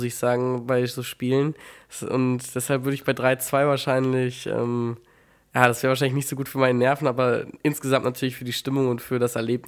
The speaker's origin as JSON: {"language": "German", "town": "Altenkirchen", "region": "Rhineland-Palatinate", "country": "Germany", "tie": "born there", "said": "In Altenkirchen im Westerwald."}